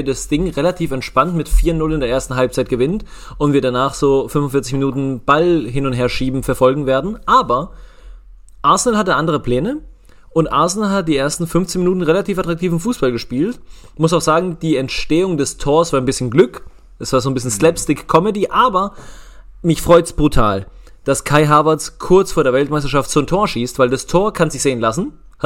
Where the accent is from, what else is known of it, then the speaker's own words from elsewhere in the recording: Ecuador; German is a second language; ich komme aus Ecuador, und falls ihr das nicht wisst.